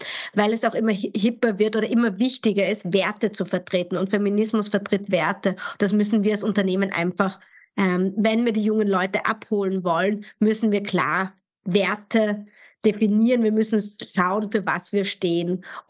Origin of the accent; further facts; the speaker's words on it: Styria, Austria; ich bin selbst in der Steiermark aufgewachsen, und als nicht weiße Frau am Land aufzuwachsen, das prägt natürlich.